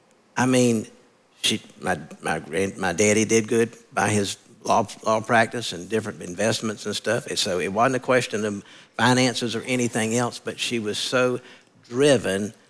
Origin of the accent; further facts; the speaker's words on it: South Carolina, United States; I grew up in right outside of Columbia, South Carolina